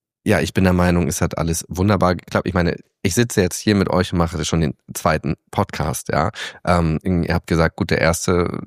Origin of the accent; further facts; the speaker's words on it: Flensburg, Schleswig-Holstein, Germany; now in Hamburg, Germany; Ja, ich komme aus Flensburg, da stehen 10 Leute am Bahnhof. So, wir haben da 4 Gleise, das war's.